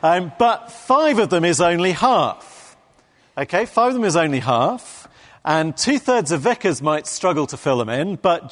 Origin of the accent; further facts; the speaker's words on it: England, United Kingdom; No one's going to shout out because we are English.